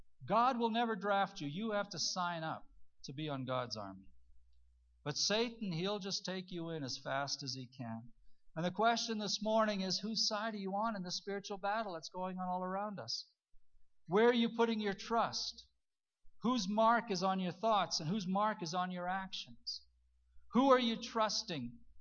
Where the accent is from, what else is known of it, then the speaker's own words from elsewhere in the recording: Canada; The thing I always liked about us as Canadian Baptists is Tommy Douglas was an ordained pastor with our denomination.